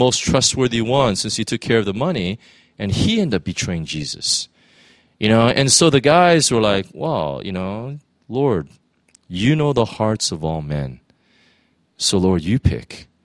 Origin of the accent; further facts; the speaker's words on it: United States; I mean, we have, especially as an American, I have such a sense of justice.